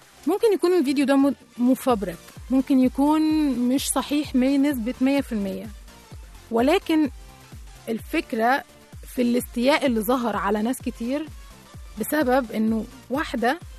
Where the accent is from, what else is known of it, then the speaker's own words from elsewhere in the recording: Egypt; ولكن التشكيل بالمعنى اللي احنا عارفينه كمصريين مش موجود عند ناس كتير، يعني هو مش موجود اصلا غير في مصر.